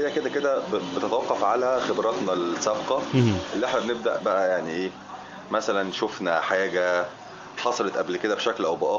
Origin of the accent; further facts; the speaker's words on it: El Qanater El Khayreya, Qalyubia, Egypt; now in Dubai, United Arab Emirates; انا من القناطر الخيرية دبي